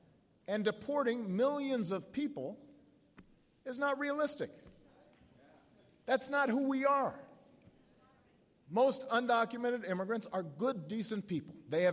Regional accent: Chicago, Illinois, United States; Let me tell you, I'm from Chicago.

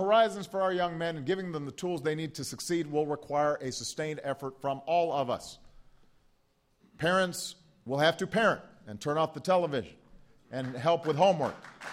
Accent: Illinois, United States; a Democrat from my home state, Illinois

